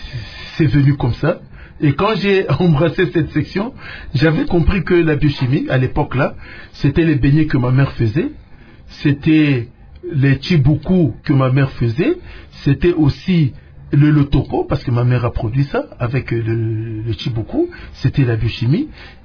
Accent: Kikwit, Kwilu, DR Congo; born there; Je suis né à Kikwit, le 6 novembre 1952.

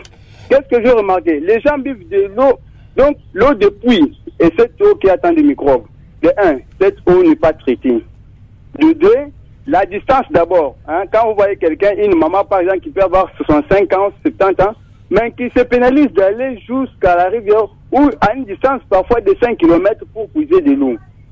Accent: DR Congo; Je suis congolais. Je suis à l'intérieur du pays.

